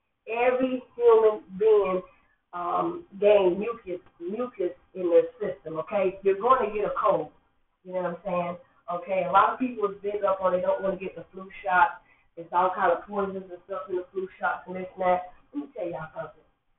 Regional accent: South Carolina, United States; I was raised in the church. I'm from Horry County, originally. Google it.

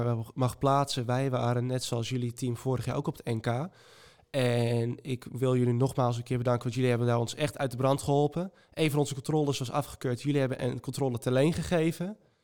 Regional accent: Doorn, Utrecht, Netherlands; Wij komen uit Doorn. Dat is een plaatsje in de provincie Utrecht. Bekend omdat de keizer Wilhelm II hebben gehuisvestigd op het huis Doorn.

